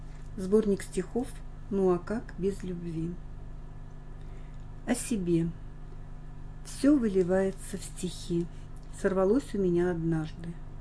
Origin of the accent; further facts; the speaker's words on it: Zabaykalsky Krai, Russia; Я коренная забайкалка. Родилась в середине прошлого века в небольшом пристанционном поселке на Манжурке. Воспитывалась в многодетной семье.